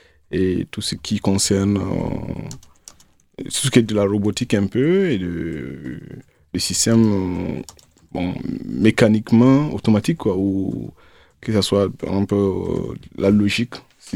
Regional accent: Zabré, Centre-Est, Burkina Faso; born there; Dans la province du Boulgou, région du Centre-Est.

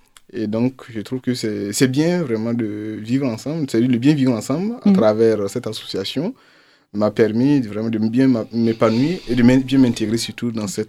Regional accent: Zabré, Centre-Est, Burkina Faso; born there; Dans la province du Boulgou, région du Centre-Est.

